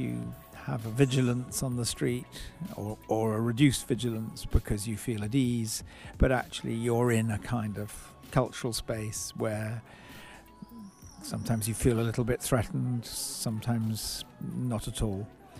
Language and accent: English; England, United Kingdom; as an American and me coming from England, to be in a town like Faenza